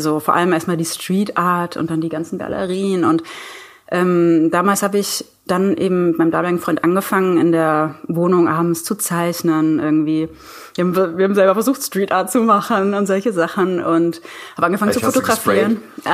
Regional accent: Bavaria, Germany; also ich komme aus dem Allgäu, aus einer Familie, die wirklich absolut null Bezug zur Kunst hat.

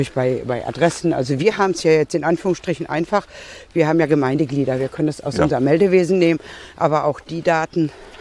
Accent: Marl, North Rhine-Westphalia, Germany; now in Bochum, Germany; Aus Mahl-Sinsen, genau. Und das hier waren so Strecken, die man als Kind 100 Mal nicht. Ich wohne aber jetzt schon seit vielen Jahren in Bochum.

